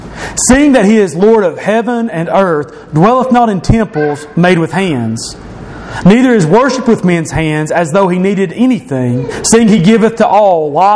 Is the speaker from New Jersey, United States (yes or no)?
no; Tennessee, United States; I was born in East Tennessee. That's not a coincidence. I've lived almost my entire life in East Tennessee.